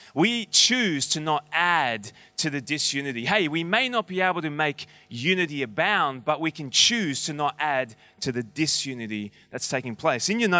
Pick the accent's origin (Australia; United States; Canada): Australia; Melbourne, Victoria; I was born in Melbourne, bred in Melbourne, I love Melbourne, it's my hometown